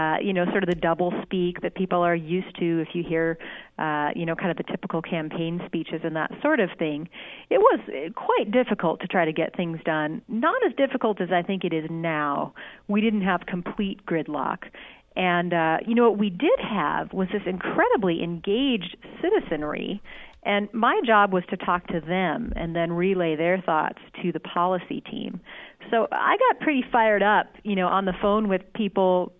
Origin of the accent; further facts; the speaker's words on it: Missoula, Montana, United States; but I was raised in Missoula on the western side of the mountains there.